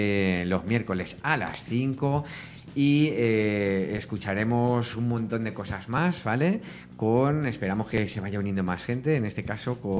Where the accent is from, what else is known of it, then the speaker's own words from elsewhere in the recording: Valdearenas, Castilla-La Mancha, Spain; pasa precisamente el camino por la puerta de mi casa, en mi pueblo, que mi pueblo se llama Valdearenas, en Guadalajara.